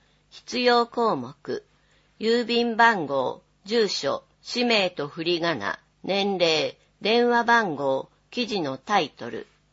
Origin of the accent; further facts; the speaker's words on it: Yokosuka, Kanagawa, Japan; 生まれも育ちも横須賀っ子の私は子供の頃は市政記念日は学校が休みでよかったくらいしか思わなかったが